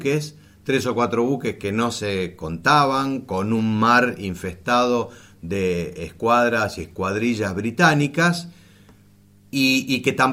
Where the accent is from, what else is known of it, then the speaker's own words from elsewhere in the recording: Spain; lo que sentimos los españoles que todavía estamos del otro lado, esos españoles que también somos argentinos, que también somos uruguayos, paraguayos, peruanos, etc.